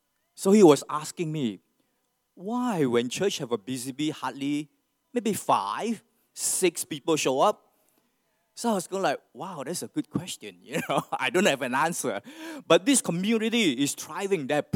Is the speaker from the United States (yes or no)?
no; Malaysia; I'm from Malaysia, most of you guys know.